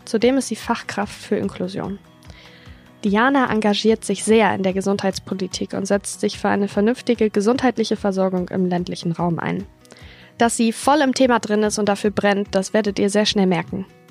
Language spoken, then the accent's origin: German; Haselünne, Lower Saxony, Germany; born there; also born or lived in Dortmund; ich bin 26 Jahre alt und Regionalmanagerin beim Zweckverband Erholungsgebiet Hasetal. Ich bin hier in Haselünne geboren, war dann für meine Ausbildung in Dortmund und bin jetzt zurückgekommen. Und hier möchte ich auch bleiben.